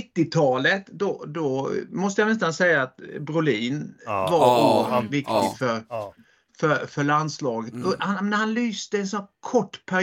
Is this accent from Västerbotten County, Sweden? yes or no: no; Växjö, Kronoberg County, Sweden; Men jag är ju uppvuxen i Växjö, vet du, så att det vet i fåglarna vad det kan ha varit egentligen.